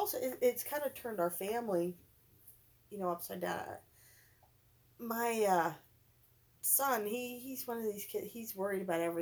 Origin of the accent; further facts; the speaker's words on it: Boardman, Ohio, United States; He's originally from Poland, Ohio, and I'm from Boardman.